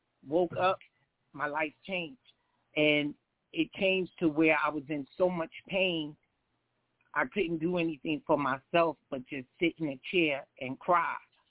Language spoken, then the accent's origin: English; Freeport, New York, United States; I'm from Freeport, New York